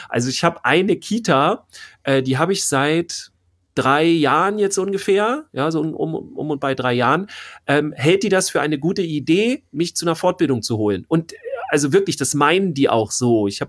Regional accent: Bavaria, Germany; Finden wir interessant, aber wir sind ja aus Bayern.

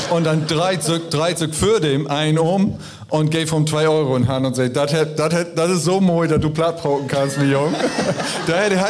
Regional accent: Emden, Lower Saxony, Germany; ich bin gebürtige Ende, also ostfriesische Jung und hab Biminolen platt lehrt und hab das immer gern auch pflegt dann anschließend. Und ich bin verheiratet, hab 5 Kinder. Wohnen in Pevsum, also in Downtown von Gemein Krummhörn

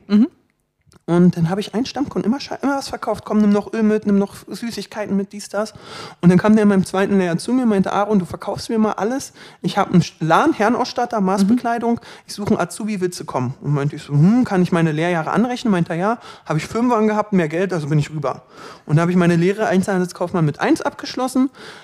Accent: Berlin, Germany; Ich wohne in Berlin. Ich bin Berliner, ich kann auch anders reden.

